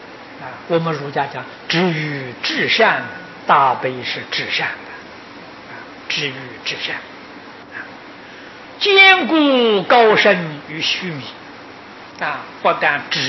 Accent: Taiwan; 我们台湾人的时候，星期天也工作，每天工作十个小时。

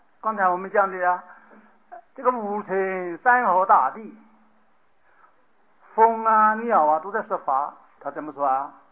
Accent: China

